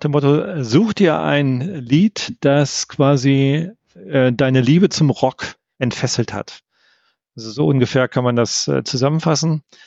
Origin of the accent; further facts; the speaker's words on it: East Germany, Germany; Ich bin ja im Osten der Republik aufgewachsen und da war das mit Westschallplatten zu dem Zeitpunkt noch nicht so doll.